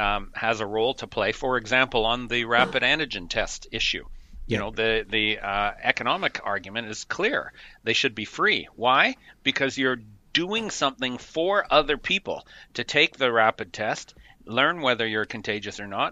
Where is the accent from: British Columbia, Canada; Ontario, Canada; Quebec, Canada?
British Columbia, Canada; Vancouver; I'm actually in Canada. I'm in Vancouver, Canada. I'm Canadian.